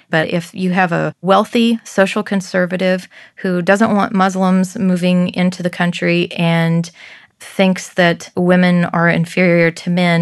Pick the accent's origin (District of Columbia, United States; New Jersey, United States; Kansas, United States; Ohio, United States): Kansas, United States; In 2008, 42% of Kansas, which is my home state and thought of as one of the reddest in the nation, voted for Barack Obama.